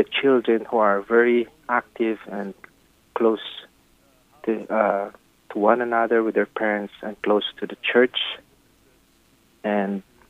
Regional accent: Coatesville, Pennsylvania, United States; We're from Coatesville.

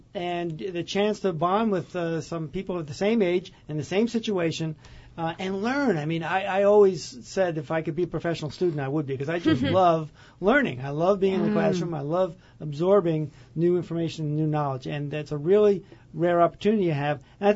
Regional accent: New York City, New York, United States; because I grew up in New York City with a dad that was really trying, you know, was a police officer

